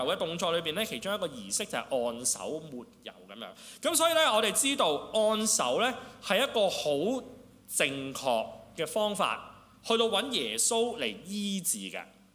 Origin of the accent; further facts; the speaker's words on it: China; 即係我哋中國人咧，好有智慧嘅